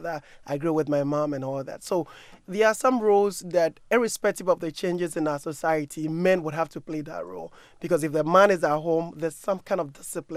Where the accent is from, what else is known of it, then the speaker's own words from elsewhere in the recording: Ghana; I grew up in Ghana.